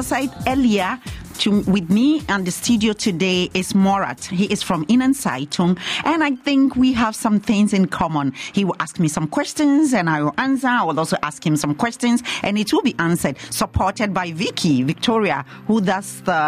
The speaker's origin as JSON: {"language": "German", "country": "Ghana", "second_language": "German", "moved": "yes", "lives_now": "Germany", "said": "Ich komme aus Ghana, Westafrika."}